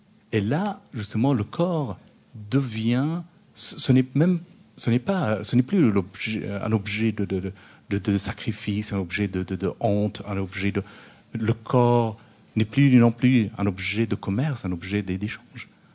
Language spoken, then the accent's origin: French; Afghanistan; C'est ce qu'on dit chez nous, en Afghanistan, même un peu partout ailleurs